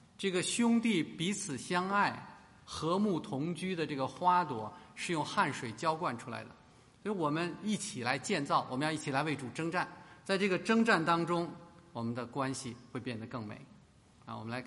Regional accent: Beijing, China; 就说我的老家北京城吧

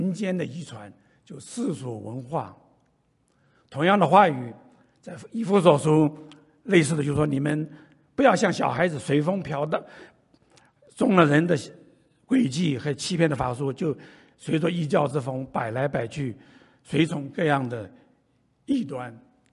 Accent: Taiwan; 我们从台湾来的那更是太多了，每条街每条巷太多的偶像

